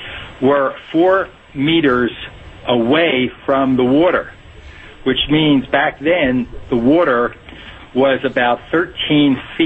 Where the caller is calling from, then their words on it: Boise, Idaho, United States; Oh, Boise, Idaho.